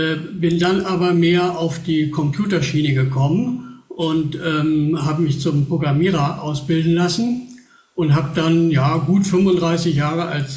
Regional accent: Hamburg, Germany; Und ich bin in Hamburg geboren, ich bin auch in Hamburg zur Schule gegangen, wohne aber jetzt schon seit 25 Jahren so ein bisschen außerhalb von Hamburg, aber auch nur ein paar Kilometer von der Landesgrenze entfernt.

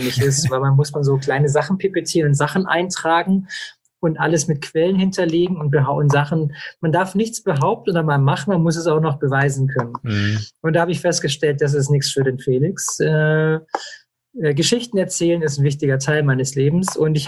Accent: Esslingen, Baden-Württemberg, Germany; Also ich bin aufgewachsen in Esslingen in der Plinsauer Vorstadt und bin dort im Kindergarten gewesen

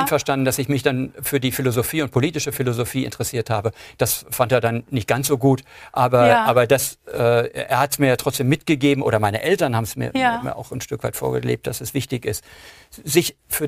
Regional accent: West Berlin, Berlin, Germany; Ich bin in West-Berlin groß geworden.

